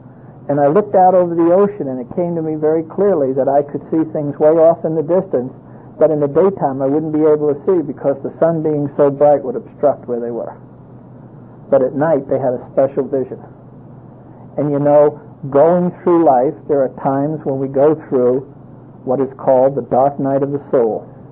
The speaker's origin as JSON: {"language": "English", "town": "San Diego", "region": "California", "country": "United States", "said": "because I'm from San Diego, hopefully where you'll all come to the International."}